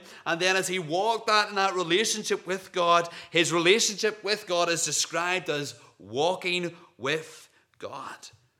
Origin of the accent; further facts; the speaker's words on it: Carrickfergus, Northern Ireland, United Kingdom; Growing up in Carrickfergus, we spent many Saturday afternoon having a family walk at Blackhead Lighthouse. That's out the coast beyond Whitehead.